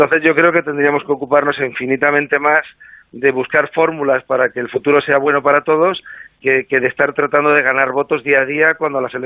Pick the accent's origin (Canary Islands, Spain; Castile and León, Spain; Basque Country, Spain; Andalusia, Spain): Andalusia, Spain; Córdoba; born there; also born or lived in Madrid; yo vine de Madrid a Granada con 18 años. Yo tuve que haber nacido en Granada, pero nací inicialmente en Córdoba.